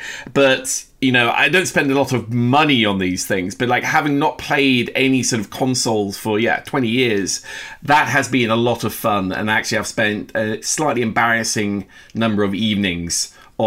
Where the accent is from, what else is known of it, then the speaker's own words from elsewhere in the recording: Oslo, Norway; English is a second language; also born or lived in London / New York; New York just before I moved back home to Oslo. I'm from Oslo. My family's here. My wife is Norwegian.